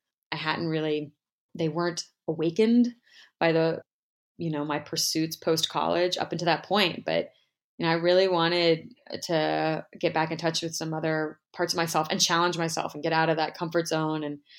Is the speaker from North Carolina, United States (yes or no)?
yes; North Carolina, United States; You know, I'm from North Carolina. Like, I kind of can shapeshift a bit.